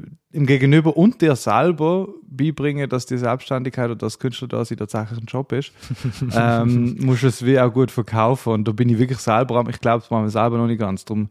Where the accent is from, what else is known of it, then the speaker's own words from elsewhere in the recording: Basel, Switzerland; accent: Basel dialect; man hört ja mit dem Dialekt, ich bin aus der Region Basel.